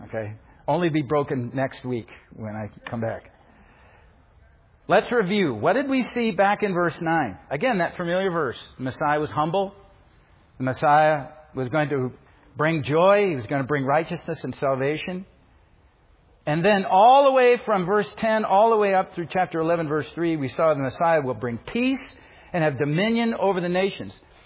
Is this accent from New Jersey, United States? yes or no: no; Iowa, United States; but I'm from Iowa. Storm clouds are good.